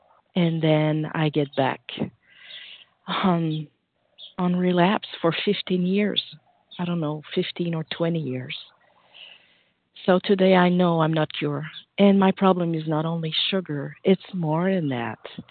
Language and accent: English; Montreal, Quebec, Canada; I'm from Montreal, Canada.